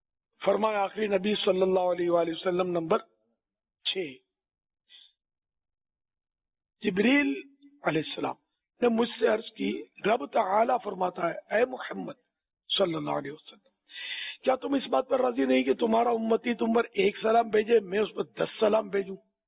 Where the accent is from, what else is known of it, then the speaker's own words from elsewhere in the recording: Karachi, Sindh, Pakistan; born there; تو 50 کی پیدائش ہے میری. تو یہ پاکستان میں کراچی میں, پاکستان کے دل کراچی, واقع دل ہے یہ, مدینے سے بھی قریب ہے یہ, تو اس میں میری پیدائش ہے. تو یوں میں تو اصلاً نسلاً پاکستانی ہوا